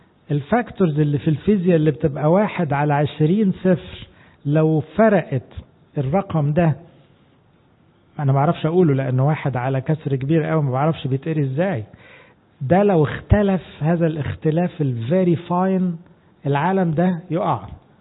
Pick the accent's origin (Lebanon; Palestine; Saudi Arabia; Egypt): Egypt; ما احناش كمصريين متعودين ننزل الشارع،